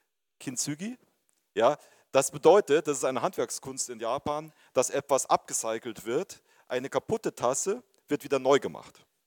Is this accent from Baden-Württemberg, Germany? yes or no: no; Bavaria, Germany; Und ihr müsst wissen, ich komme halt aus Bayern.